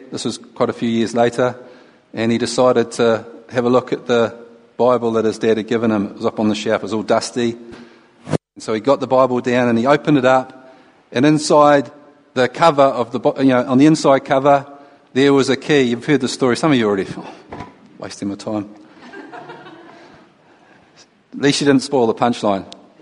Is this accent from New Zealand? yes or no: yes; New Zealand; now in Holyhead, United Kingdom; We came from New Zealand about a year, well, it was 3 years and 3 months. We've been in Holyhead for a year and 3 months.